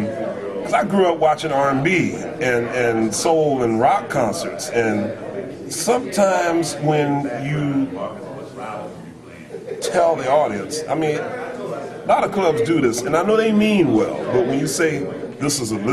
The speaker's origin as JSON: {"language": "English", "town": "Philadelphia", "region": "Pennsylvania", "country": "United States", "tie": "born or raised there", "said": "growing up in Philly, we go to these R&B concerts"}